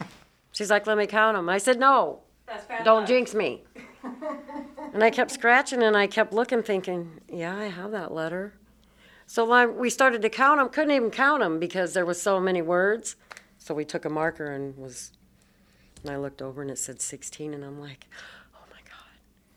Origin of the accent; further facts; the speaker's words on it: Cedar Rapids, Iowa, United States; and I'm from Cedar Rapids.